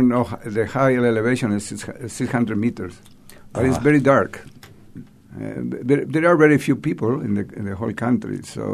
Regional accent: Uruguay; born there; English is a second language; I was born in Uruguay in South America.

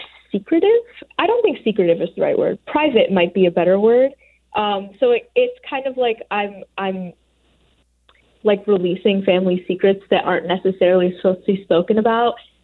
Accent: United States; And both my identities as an Indian woman, but also someone who was raised in the United States and has those, like, environmental factors, are important parts to my personality

